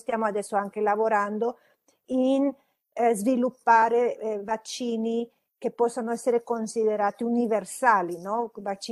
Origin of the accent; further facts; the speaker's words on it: Honduras; also born or lived in United States; sono cresciuta in Honduras, però con famiglia di origine italiana, allora con le radici europee, vivendo ovviamente in un paese latinoamericano e poi avere il beneficio di imparare anche in paesi come Stati Uniti